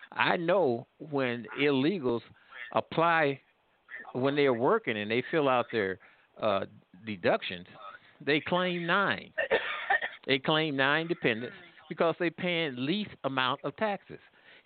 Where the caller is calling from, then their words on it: Midwest, United States; Well, I'm calling from the Midwest. I'm an African-American, Black African-American.